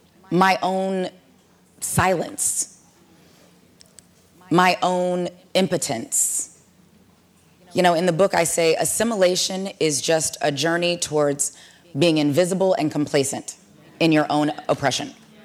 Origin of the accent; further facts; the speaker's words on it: Omaha, Nebraska, United States; now in Pleasanton, United States; I grew up originally, I'm from Omaha, Nebraska, and my parents got transferred to the Bay Area to a town called Pleasanton.